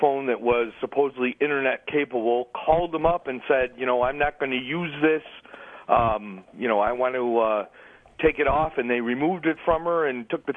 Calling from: New York, United States; Hi, guys. I'm in Rendaquite.

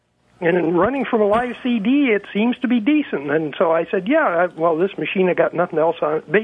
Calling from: New York, United States; Southwest New York. Climber.

